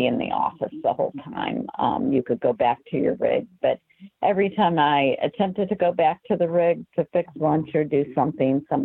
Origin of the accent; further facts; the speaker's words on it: Wentzville, Missouri, United States; Wentzville, Missouri was my hometown.